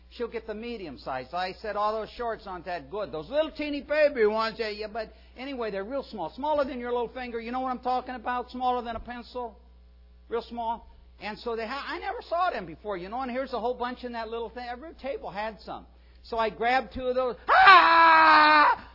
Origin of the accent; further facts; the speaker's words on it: Nebraska, United States; Now, I grew up in Nebraska, and I love carrots.